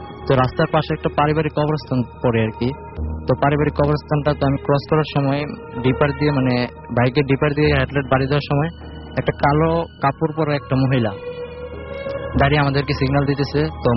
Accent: Dakshinkhan, Dhaka Division, Bangladesh; উত্তর দক্ষিণখান থেকে।

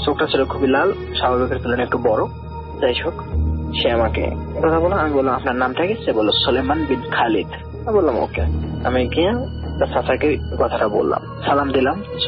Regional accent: Gournadi, Barisal Division, Bangladesh; now in Saudi Arabia; আমি সৌদি আরবের একজন প্রবাসী, আমার বাড়ি বরিশালের গ্রনদীতে।

